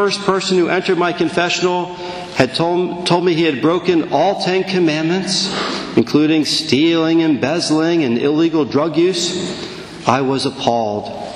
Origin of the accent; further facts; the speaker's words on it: Leesburg, United States; I come from Leesburg, where I was for almost 5 years.